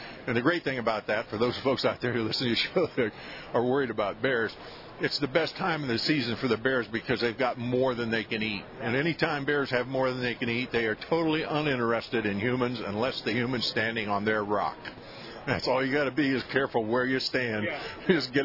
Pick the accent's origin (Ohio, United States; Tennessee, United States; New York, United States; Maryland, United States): Ohio, United States; So I still migrate down to Ohio, which is my home state, and hang out there a little bit of a farm we've got there west of Pittsburgh, right across the Ohio line, just a little southwest of Youngstown